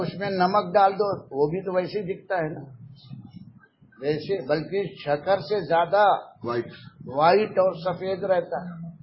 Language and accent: Urdu; Nagpur, Maharashtra, India; میں ناگپور کا رہنے والا ہوں،